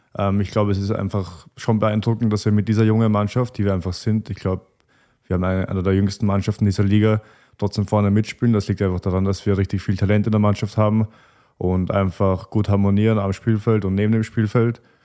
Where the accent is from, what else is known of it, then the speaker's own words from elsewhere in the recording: Vienna, Austria; now in Potsdam, Germany; ich komme ja aus Wien und Wien ist eine richtig schöne Stadt mit richtig viel History und Kultur einfach